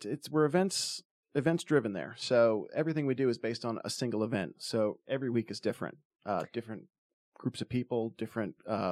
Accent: Wilmington, North Carolina, United States; also born or lived in Charleston; I grew up in Wilmington here. I went to high school here.

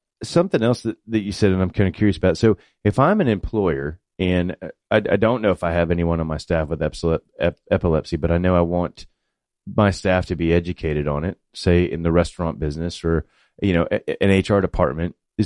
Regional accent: St. Louis, Missouri, United States; I think I grew up in St. Louis, and we had something like

